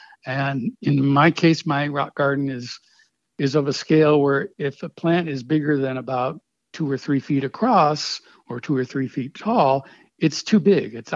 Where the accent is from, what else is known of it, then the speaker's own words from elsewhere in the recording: Florida, United States; I grew up down in South Florida where we really didn't have the sort of rocks or the sort of landscape that would lend itself to a rock garden.